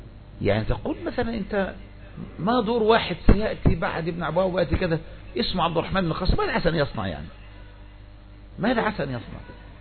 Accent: Egypt; ما جاءوا في بلدنا مصر

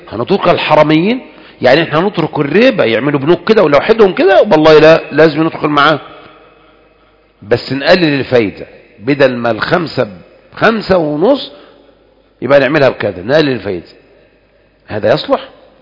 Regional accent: Egypt; نعم، وإلا أخوان إحنا عندنا في مصر سبحان الله

